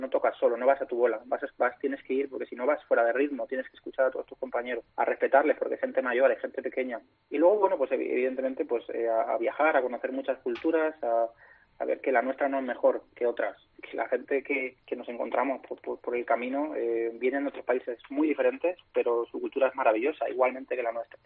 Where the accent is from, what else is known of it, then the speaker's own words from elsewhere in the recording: Madrid, Community of Madrid, Spain; now in Collado Mediano, Spain; toda mi infancia la viví en Madrid, pero bueno, pues el amor, eso que dicen que el amor mueve todo, pues me vine a vivir a Sierra, Collado Mediano